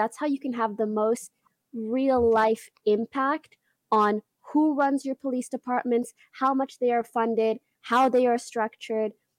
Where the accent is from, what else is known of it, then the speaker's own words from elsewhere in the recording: Canada; I'm Canadian and I only have a visa, so I don't think I can vote.